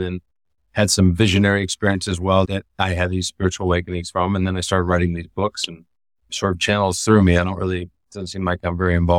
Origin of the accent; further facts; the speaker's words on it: California, United States; now in Costa Rica; Well, I've been living in Costa Rica for over 30 years, and I came from California originally.